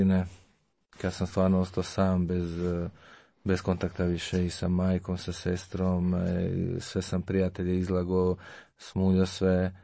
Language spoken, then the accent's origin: Croatian; Slavonia, Croatia; dolazim iz Cene, ali iz malog sela u Slavoniji.